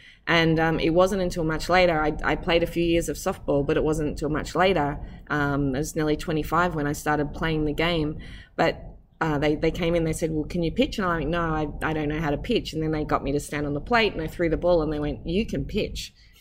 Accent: Australia; growing up in Australia, cricket was a big sport

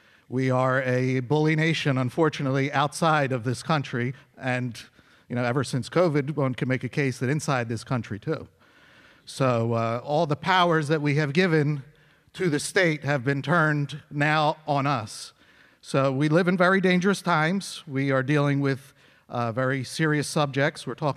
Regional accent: New Jersey, United States; I'm from New Jersey.

